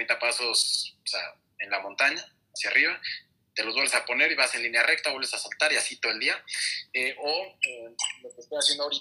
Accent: Mexico; nací, crecí en México, muy lejos de la nieve, muy lejos de las montañas

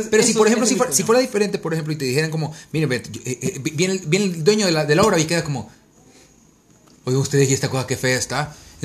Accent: Honduras; todos los cuatro que estamos aquí somos hondureños.

